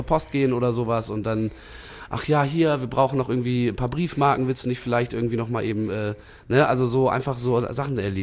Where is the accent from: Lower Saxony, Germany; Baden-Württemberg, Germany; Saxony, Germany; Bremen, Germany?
Bremen, Germany; Nein, das sind drei große Stadtteile, Lesum, Fegesack und Blumenthal. Ich komme aus Blumenthal